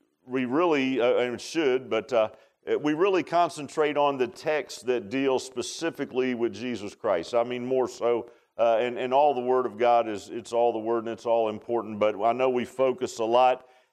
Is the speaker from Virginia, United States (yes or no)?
yes; Virginia Beach, Virginia, United States; my mom was from the Eastern Shore, Cape Charles, Virginia, and I grew up in Virginia Beach, which you have to go across the bridge tunnel, it's not that far